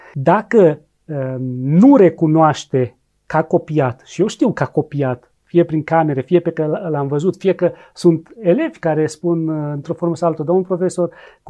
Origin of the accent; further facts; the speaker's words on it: Romania; Și eu, ca român, mă uit așa